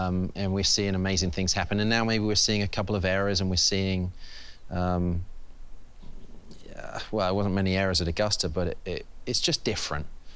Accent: England, United Kingdom; As an Englishman, as a Brit

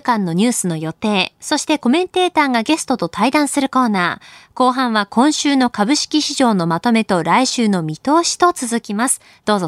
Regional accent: Akita, Japan; 私の出身の秋田は角館の桜が、名所になっているんですけれども

